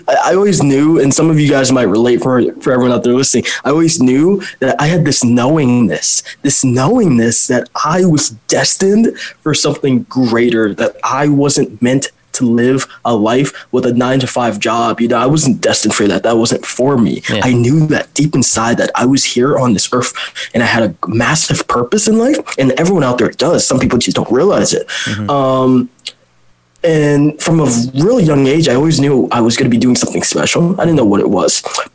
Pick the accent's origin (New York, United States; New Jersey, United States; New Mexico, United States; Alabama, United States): New Jersey, United States; Edison; Yeah, born and raised in Edison, New Jersey, and being raised in that town, mm-hmm. it was so competitive, the school district